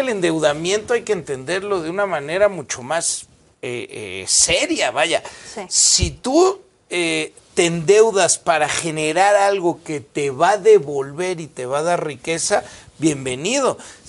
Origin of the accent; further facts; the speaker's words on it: Mexico City, Mexico; soy un chilango apasionado.